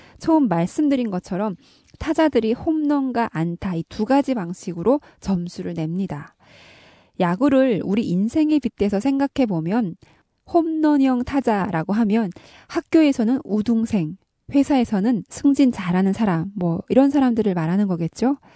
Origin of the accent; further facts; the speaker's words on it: North Korea; now in South Korea; 저는 탈북민 방송원